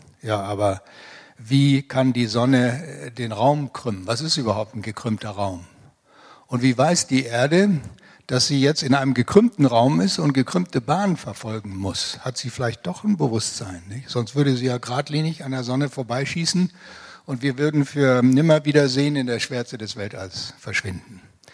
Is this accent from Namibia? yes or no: yes; Swakopmund, Erongo, Namibia; in meinem Heimatort in Zwakopmund wiederholen oder sagen wir mal in Kapstadt.